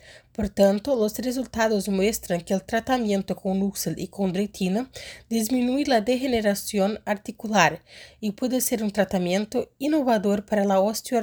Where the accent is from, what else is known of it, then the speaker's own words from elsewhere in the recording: Brazil; yo soy brasileña